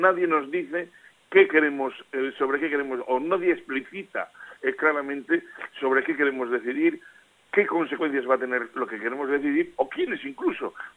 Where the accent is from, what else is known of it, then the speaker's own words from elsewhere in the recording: Basque Country, Spain; qué consecuencias tendría para mí como ciudadano vasco, para mí como ciudadano vasco, ese proceso